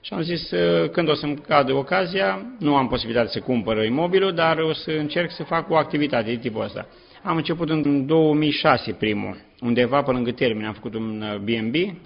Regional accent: Măicănești, Vrancea County, Romania; moved away; ea este din Odobești, eu sunt din Măicănești, județul Vrancea.

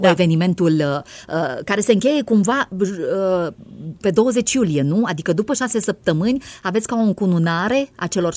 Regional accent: Romania; M-ați făcut mândră rău că sunt româncă

